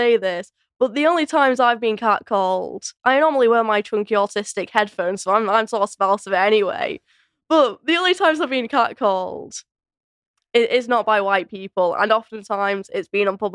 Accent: United Kingdom; I don't think us as British people could get away with that. I think we're too sensible.

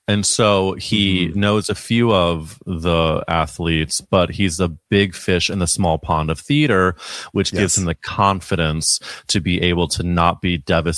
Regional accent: Missouri, United States; I went to NYU, where I'm from Missouri, so I didn't know any of this.

